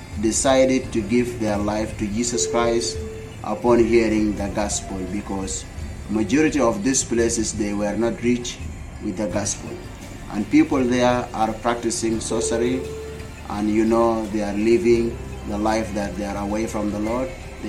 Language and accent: English; South Sudan; I'm from South Sudan, now in Juba